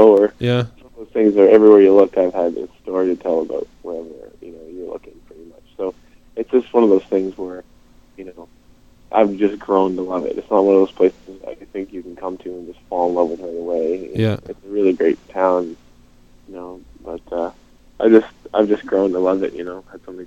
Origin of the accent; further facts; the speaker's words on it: Dartmouth, Nova Scotia, Canada; My hometown, Dartmouth. I'm at home.